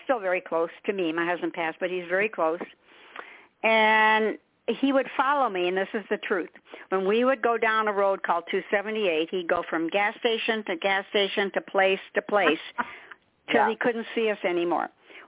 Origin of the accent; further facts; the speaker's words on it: Michigan, United States; I'm from Michigan, I know. Land of ice and snow is what I call it. I'm in South Carolina now. I wouldn't go back there at all, ever.